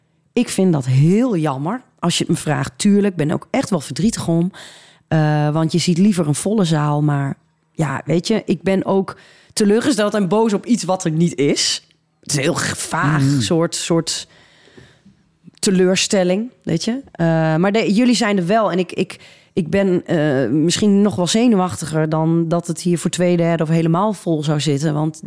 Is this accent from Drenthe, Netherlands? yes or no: yes; Emmen, Drenthe, Netherlands; Ik kom uit Emmen.